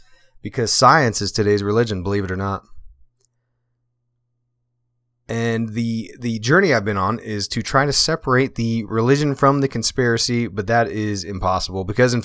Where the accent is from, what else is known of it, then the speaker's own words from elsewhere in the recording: United States; I said that I was born and raised a Christian in America.